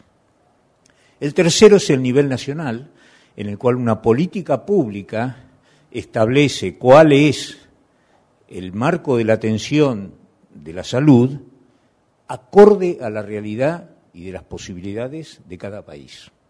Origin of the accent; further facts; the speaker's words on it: Argentina; yo no soy del país, soy argentino